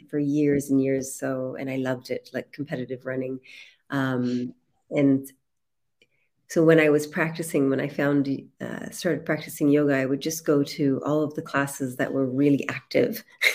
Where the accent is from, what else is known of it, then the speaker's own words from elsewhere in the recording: Canada; so I grew up in Canada, but I was had a very, very hectic position within restaurants.